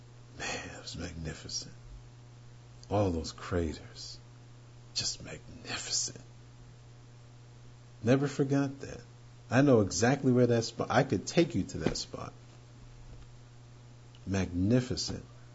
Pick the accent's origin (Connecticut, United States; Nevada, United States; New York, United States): New York, United States; When I grew up in New York, you could see it. Winter, spring, summer, and fall.